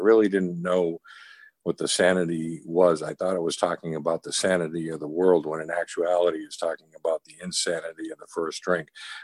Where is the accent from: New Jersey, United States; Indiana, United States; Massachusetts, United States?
Massachusetts, United States; Boston; The drinking age was 18 in Boston. I'm originally from Boston.